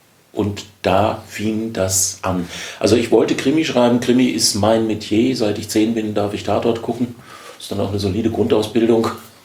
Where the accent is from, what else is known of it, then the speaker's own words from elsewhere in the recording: Darmstadt, Hesse, Germany; Bin 63 geboren, komme aus Heilbronn ursprünglich, bin als Kind oft umgezogen worden und dann mit 13 in Darmstadt gelandet, was ich dann auch sehr schnell als meine Heimat begriffen habe. Zumal meine Großeltern hier schon ein paar Jahre vorher hingezogen waren.